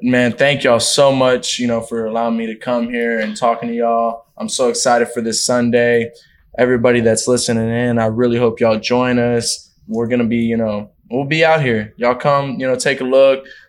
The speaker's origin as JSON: {"language": "English", "region": "Texas", "country": "United States", "said": "You know, I'm a barbecue person. You know, I'm from Texas."}